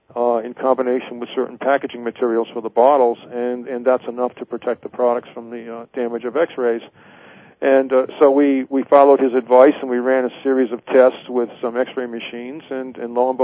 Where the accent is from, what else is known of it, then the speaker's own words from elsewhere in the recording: New England, United States; now in California, United States; We're originally from New England. We're here now in California